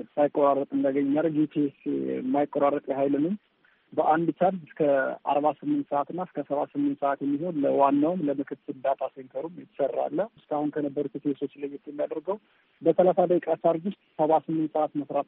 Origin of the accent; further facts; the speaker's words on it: Kimir Dingay, Amhara, Ethiopia; ሰው ልጅ ያደኩበት ሀገር ክምር ድንጋይ ይባላል። የመብራት አቅርቦት አልነበረንም እና በግል ጄኔሬተር እንጠቀም ነበረ።